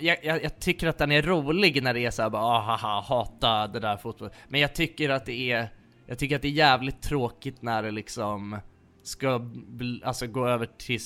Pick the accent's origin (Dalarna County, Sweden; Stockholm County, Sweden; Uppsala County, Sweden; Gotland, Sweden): Stockholm County, Sweden; Nacka; det har aldrig varit någon slags något förtryck för att jag kommer från Nacka liksom